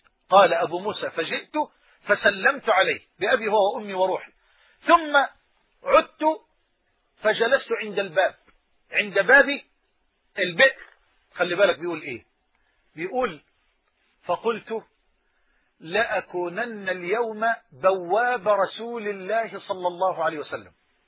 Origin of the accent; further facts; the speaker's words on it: Egypt; accent: Egyptian; بلغتنا أو بلهجتنا في مصر جنينة